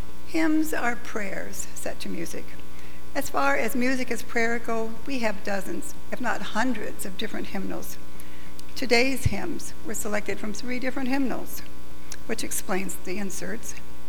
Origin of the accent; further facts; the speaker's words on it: Kaleva, Michigan, United States; Because I am of Finnish heritage, I grew up in Kaliva over in Manistee County. My first years of school were there.